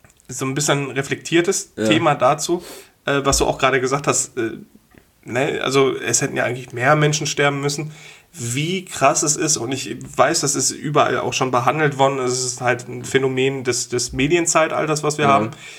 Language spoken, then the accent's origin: German; Wulfen, North Rhine-Westphalia, Germany; Ja, also da, wo ich aufgewachsen bin, in Wulfen, da hast du ja das Munitionsdepot, die Muna.